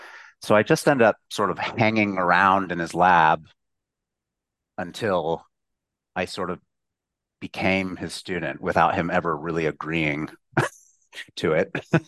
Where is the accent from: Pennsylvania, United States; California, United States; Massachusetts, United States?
California, United States; Riverside; So I was born in Riverside, and then we spent a little while in Northern California, and then we moved back when I was about 14 to Riverside.